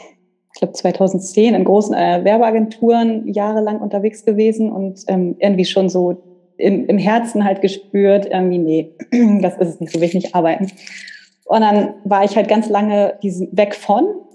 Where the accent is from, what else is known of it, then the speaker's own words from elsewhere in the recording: Northern Germany, Germany; Ich komme aus Deutschland, aus Norddeutschland, bei Hamburg.